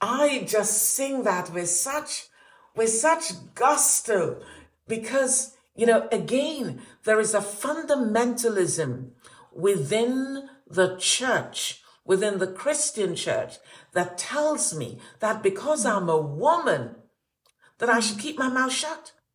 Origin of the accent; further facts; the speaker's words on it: Jamaica; as a Jamaican, you know, I have to have reggae.